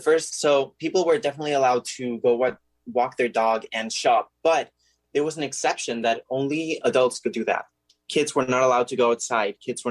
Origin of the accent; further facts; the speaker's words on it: Barcelona, Catalonia, Spain; English is a second language; I use he, him, his. I study digital arts or arts. And I am from Spain, Barcelona, and I'm living here right now.